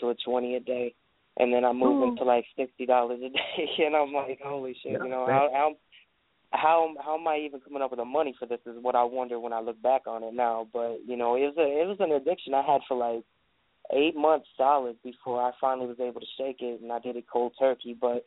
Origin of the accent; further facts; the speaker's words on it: the South, United States; I'm from the South, so everybody in my family is very religious, so it was turned into a gospel song.